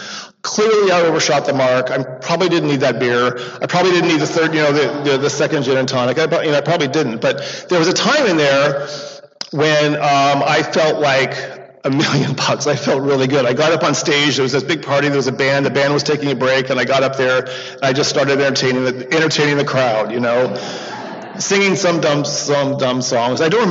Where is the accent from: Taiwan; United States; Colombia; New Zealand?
United States; Yorba Linda, California; I was born and raised in Yorba Linda, California, land of gracious living behind the orange curtain.